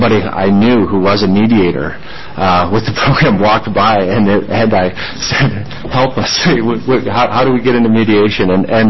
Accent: McMinnville, Oregon, United States; I'm from McMinnville. I'm the owner and manager of the McMinnville Grand Ballroom and some other commercial real estate in town there.

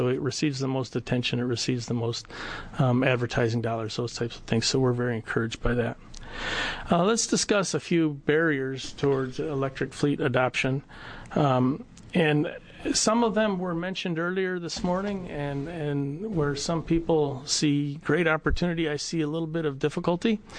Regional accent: Detroit, Michigan, United States; I'm also an engineer. I come from Detroit

